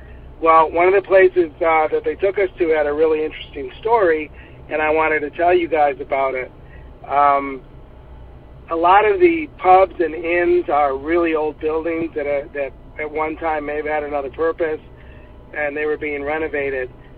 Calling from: Phoenix, Arizona, United States; I'm calling from Phoenix, Arizona.

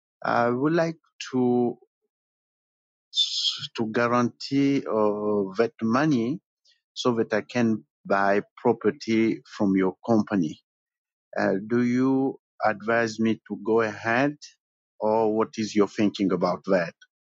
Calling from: Kingsburg, New Jersey, United States; I'm calling from Kingsburg, New Jersey.

